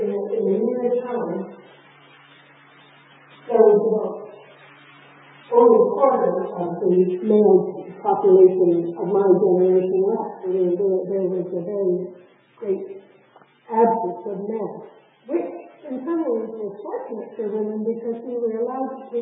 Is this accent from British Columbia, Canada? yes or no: no; Toronto, Ontario, Canada; I come from Toronto, which is not a Navy town.